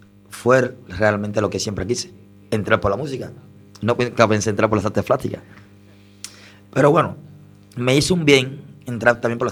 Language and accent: Spanish; Cuba; Soy cubano, sí, vengo de Cuba.